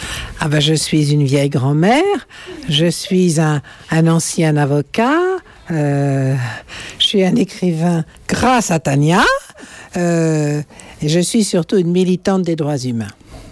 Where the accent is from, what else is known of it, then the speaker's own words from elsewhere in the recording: Paris, Île-de-France, France; born there; je suis née dans le 5e arrondissement.